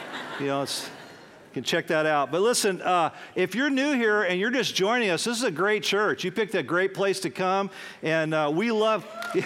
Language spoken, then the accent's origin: English; San Francisco, California, United States; I'm from the Bay Area, San Francisco, Golden State Warriors.